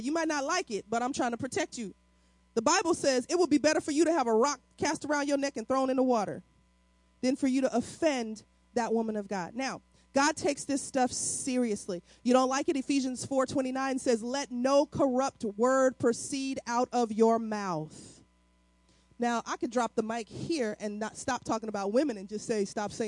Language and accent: English; St. Louis, Missouri, United States; you know, I'm from St. Louis.